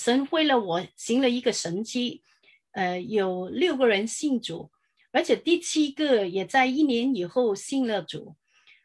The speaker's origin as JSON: {"language": "Chinese", "country": "Hong Kong", "moved": "yes", "lives_now": "United States", "said": "我是从香港来的，来了美国超过one fourth of the century。我现在是在若歌教会的广东堂服事"}